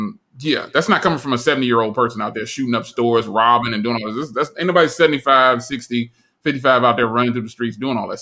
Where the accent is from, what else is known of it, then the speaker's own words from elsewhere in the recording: East Coast, United States; It might be because I'm from the East Coast and we don't hold nothing back.